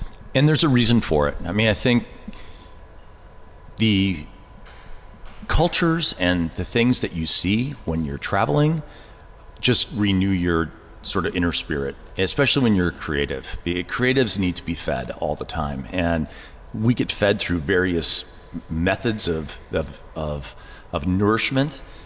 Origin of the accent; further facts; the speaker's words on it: Milwaukee, Wisconsin, United States; So the major studios are in Milwaukee, which is where I'm from, my hometown, and Chicago.